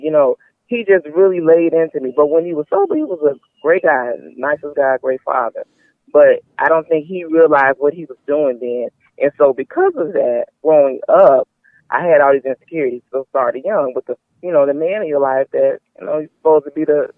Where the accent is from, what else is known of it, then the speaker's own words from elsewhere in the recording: Chicago, Illinois, United States; Yes, born and raised in Chicago.